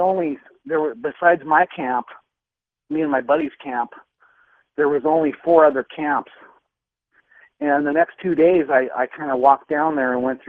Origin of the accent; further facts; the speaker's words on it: Montana, United States; Yeah, I've been in the woods. I grew up in Montana.